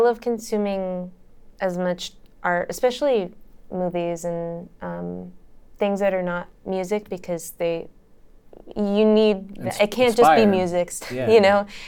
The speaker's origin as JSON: {"language": "English", "town": "Santa Barbara", "region": "California", "country": "United States", "tie": "born or raised there", "said": "I was just gonna say that Ralph and I grew up in Santa Barbara."}